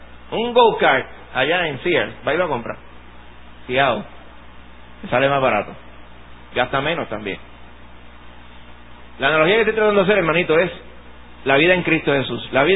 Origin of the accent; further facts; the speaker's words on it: Puerto Rico; No es que nosotros somos puertorriqueños y después cristianos